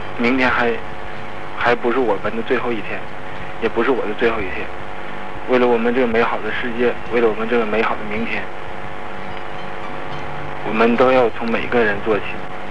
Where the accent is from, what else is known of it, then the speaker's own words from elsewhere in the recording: Northeast China, China; now in Changsha, China; 我是东北的人，东北新分配到长沙来的。